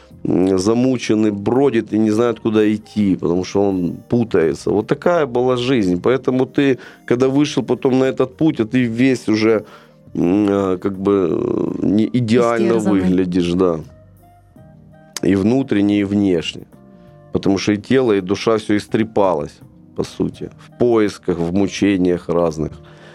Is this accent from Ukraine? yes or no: yes; Crimea, Ukraine; Тем более я из Крыма, а там как бы достаточно большое количество всегда было вокруг этого.